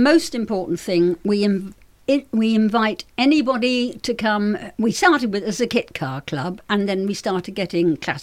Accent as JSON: {"language": "English", "region": "South West England", "country": "United Kingdom", "said": "we came from Dorset originally and we used to do a lot of trials"}